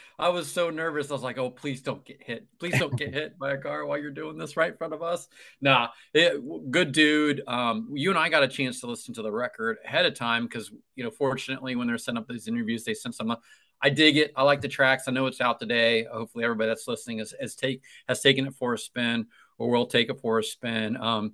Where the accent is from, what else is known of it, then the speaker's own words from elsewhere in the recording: Ohio, United States; See, I'm a Bengals guy. No, I'm from Southwestern Ohio.